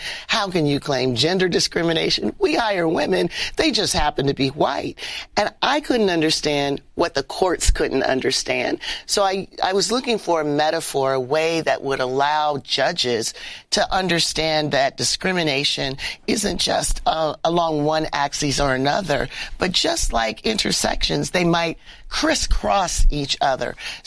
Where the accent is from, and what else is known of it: Canton, Ohio, United States; born or raised there